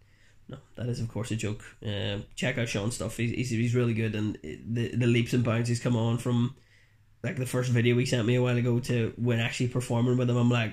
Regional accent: Bessbrook, Northern Ireland, United Kingdom; We're both from Bessbrook in Armagh.

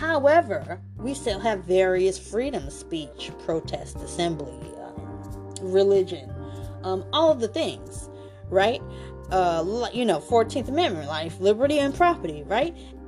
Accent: Atlanta, Georgia, United States; and I grew up in Atlanta. I grew up in the metro area.

